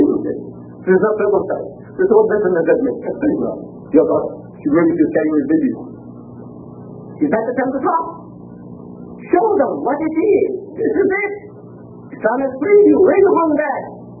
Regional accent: India; born there; first language Gujarati; English is a second language; But Gujarati is my mother tongue and 40% of my language is Sanskrit. And I know I'm born in India, terminologies and all I know.

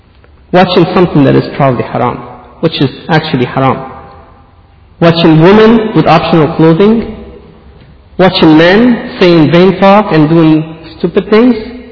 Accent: Lebanon; I know back where I come from Lebanon. In my home town, I went back

